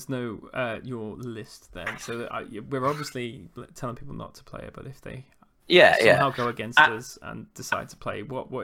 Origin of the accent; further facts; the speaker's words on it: England, United Kingdom; We're English, you see. They don't listen to us Europeans